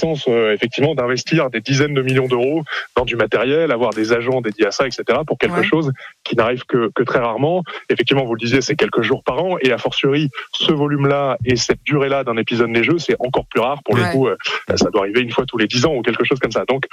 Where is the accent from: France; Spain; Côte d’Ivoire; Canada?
France; Donc ça râle un peu, c'est normal, on est français aussi